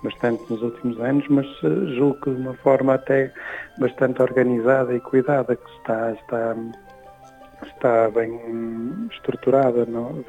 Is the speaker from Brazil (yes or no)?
no; Figueiredo, Portugal; Eu nasci em Figueiredo, era uma freguesia bastante mais pequena e também menos urbanizada que atualmente